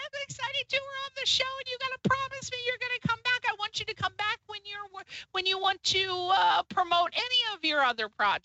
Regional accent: Connecticut, United States; Oh, okay, yeah, because I'm from Connecticut.

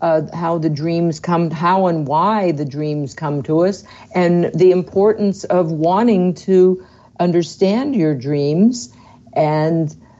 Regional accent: California, United States; I'm aware of what Van sneakers are. I came from California.

